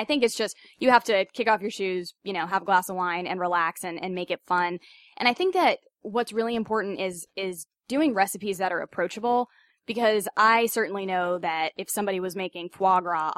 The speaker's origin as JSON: {"language": "English", "town": "Raleigh", "region": "North Carolina", "country": "United States", "said": "I'm from Raleigh, of course, but every summer we used to go to Wrightsville Beach"}